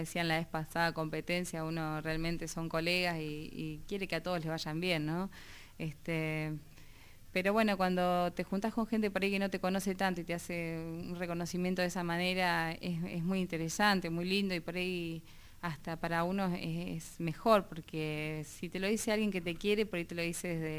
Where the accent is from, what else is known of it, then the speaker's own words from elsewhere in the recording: La Plata, Buenos Aires Province, Argentina; born there; yo nací en Los Hornos, bueno, en La Plata, en Los Hornos, ¿verdad?